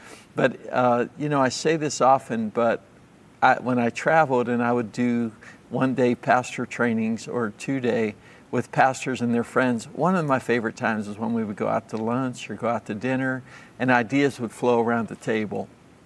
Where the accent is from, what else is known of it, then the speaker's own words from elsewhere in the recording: Victoria, Texas, United States; there are a lot of towns, just like Victoria, Texas, where when I told people I'm from Victoria, they would say, "Where's that?"